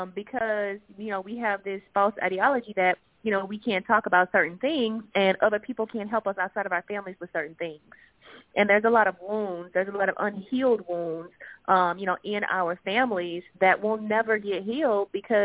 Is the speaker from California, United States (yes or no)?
no; Houston, Texas, United States; now in Florida, United States; I'm from Houston. I live in Florida.